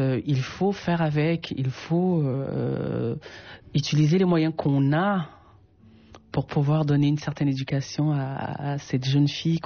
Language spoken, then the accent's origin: French; Cameroon; moved away; depuis que je suis partie du Cameroun